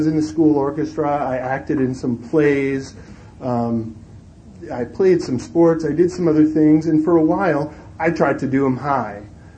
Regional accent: New City, New York, United States; My hometown's about 30 miles northwest of New York City, a little town called New City, of about 50,000 people.

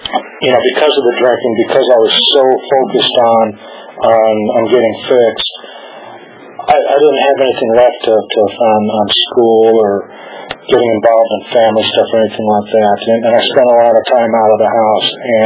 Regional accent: Chicago, Illinois, United States; I grew up in Chicago.

